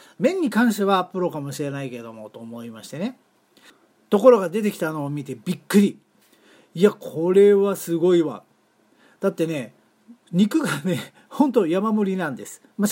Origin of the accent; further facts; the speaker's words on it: Tokyo, Japan; 埼玉生まれの母親を持つ東京育ちの私にとっては